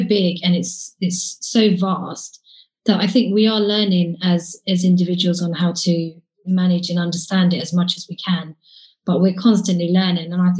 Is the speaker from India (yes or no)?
no; Bournemouth, South West England, United Kingdom; I was born in Bournemouth and I've been to school in Bournemouth. I've spent my life here.